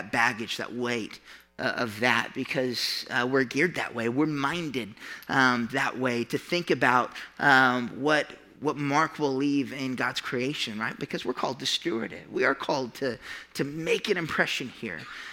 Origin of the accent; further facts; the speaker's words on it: Catoosa, Oklahoma, United States; I come from Catoosa. And in Catoosa, people knew my family, and it was not for good things.